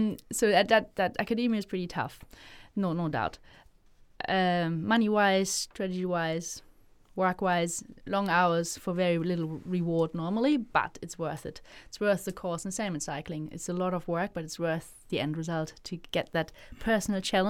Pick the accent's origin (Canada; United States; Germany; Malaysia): Germany; moved away; growing up in Germany, there is a very different mindset, or in Europe in general.